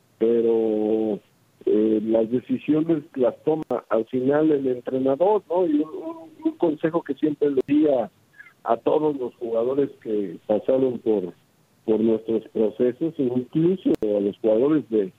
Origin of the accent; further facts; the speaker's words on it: Mexico; Uno como mexicano que más quisiera